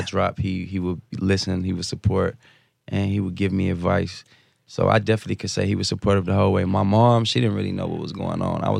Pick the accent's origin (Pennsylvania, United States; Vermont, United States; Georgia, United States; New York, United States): Georgia, United States; Atlanta; I grew up in Atlanta, Georgia. My mom raised me.